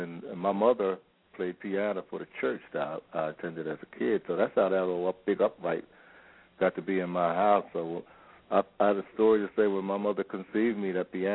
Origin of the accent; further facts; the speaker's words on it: Camden, New Jersey, United States; Because during the time I was growing up in Camden was alive with a great school music system.